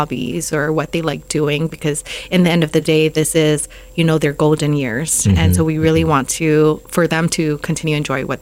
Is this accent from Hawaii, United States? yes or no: yes; Makakilo, Hawaii, United States; which is in Kapolei, and I grew up in Makakilo, I thought it was a sign.